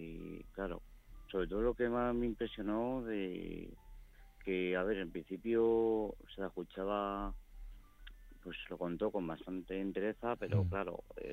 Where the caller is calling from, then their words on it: Madrid, Community of Madrid, Spain; de Madrid